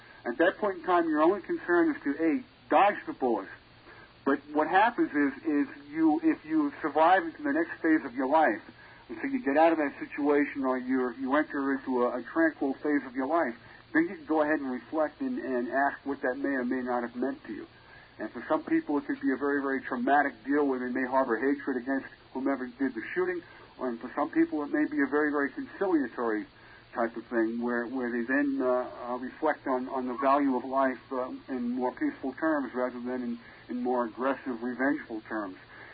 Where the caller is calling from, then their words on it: Port Jefferson Station, New York, United States; I'm calling from Port Jeff Station.